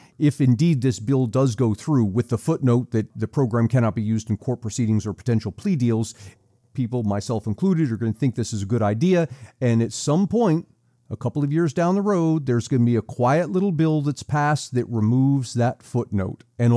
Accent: Pennsylvania, United States; My home state of Pennsylvania is considering a bill

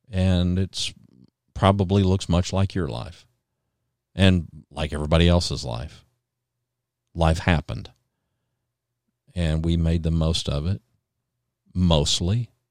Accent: Ada, Oklahoma, United States; born there; I was born in Ada, Oklahoma. So for me, going back to the state of Oklahoma was a bit like going home.

